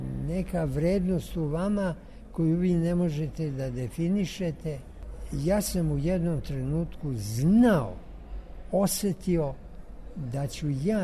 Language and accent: Serbian; Belgrade, Serbia; Ja sam rođen u Beogradu, porastao ovde, kršten ovde, učio školu, ceo radni vek proveo ovde, tako da se prijatno osjećam.